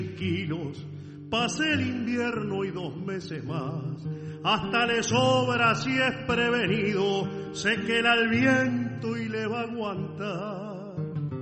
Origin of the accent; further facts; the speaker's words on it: Comodoro Rivadavia, Chubut, Argentina; Soy nacido en Comodoro Rivadavia, en la provincia del Chubut, criado en un ambiente rural, criado entre las ovejas, criado entre las chacras. Viví toda mi niñez y mi adolescencia en el campo.